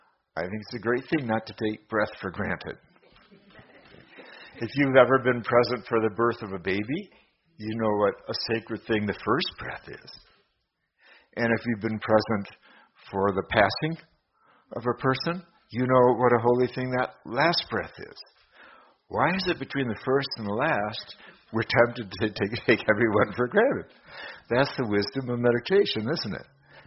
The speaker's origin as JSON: {"language": "English", "town": "Madison", "region": "Wisconsin", "country": "United States", "tie": "born or raised there", "said": "And my father had been football coach at the University of Wisconsin. I grew up in Madison, Wisconsin."}